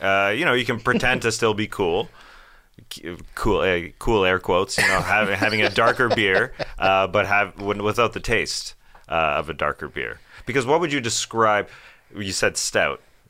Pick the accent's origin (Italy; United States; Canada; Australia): Canada; I'm French Canadian.